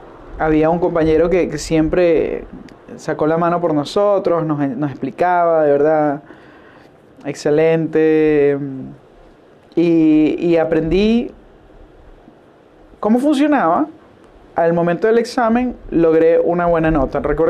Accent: Venezuela; La cultura latinoamericana, y en este caso donde yo crecí en Venezuela, tiene mucho de eso

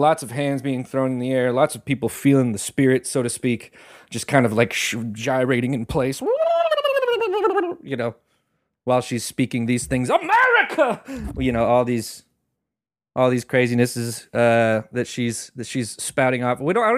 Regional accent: Springtown, Texas, United States; I went back to my hometown's, Springtown's graduation recently, and to watch my cousin graduate

